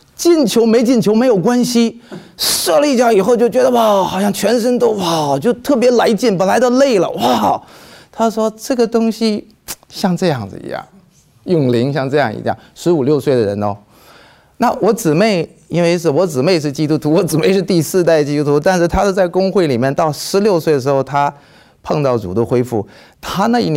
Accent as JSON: {"language": "Chinese", "country": "China", "lives_now": "Texas, United States", "said": "反正我们中国人有的时候会太害怕小孩"}